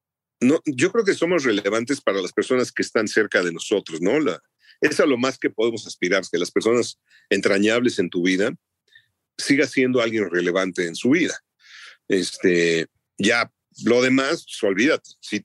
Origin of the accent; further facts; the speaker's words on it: Mexico; yo soy de México